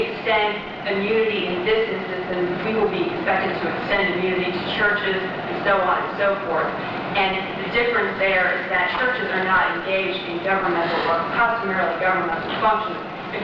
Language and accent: English; Pennsylvania, United States; I'm from Pennsylvania. These things didn't happen there.